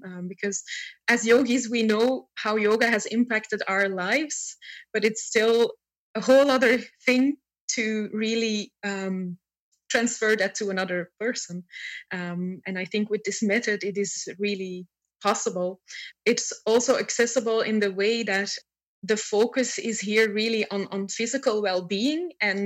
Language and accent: English; Antwerp, Flanders, Belgium; Hi, Lara. … from Antwerp in Belgium